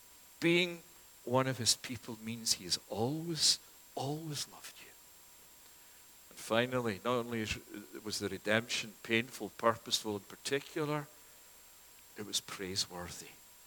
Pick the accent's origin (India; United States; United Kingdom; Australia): United Kingdom; Scotland; now in Toronto, Canada; As you know, I'm from Scotland, and the great sport there is football, proper football, soccer.